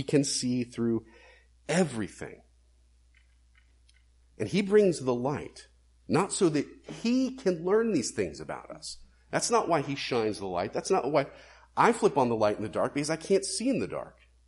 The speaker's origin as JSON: {"language": "English", "region": "Florida", "country": "United States", "tie": "born or raised there", "lives_now": "New England, United States", "said": "Growing up in Florida, it was cockroaches. Here in New England, it's usually mice."}